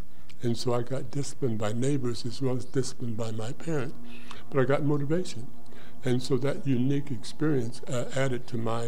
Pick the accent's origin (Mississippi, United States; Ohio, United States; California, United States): Ohio, United States; Dayton; also born or lived in Greer, South Carolina; I was born in Greer, South Carolina in 1937 and moved to Dayton, Ohio when I was a couple months old. So I've been in Dayton since I was a couple months old, and I grew up in the east side of Dayton.